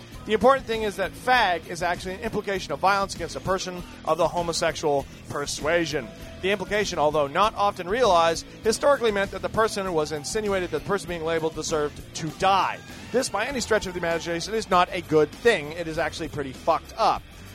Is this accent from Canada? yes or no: yes; Canada; You want to hate me because I'm Canadian.